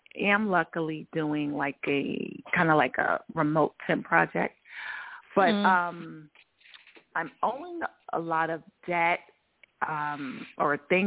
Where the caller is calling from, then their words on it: Georgia, United States; I'm in Georgia.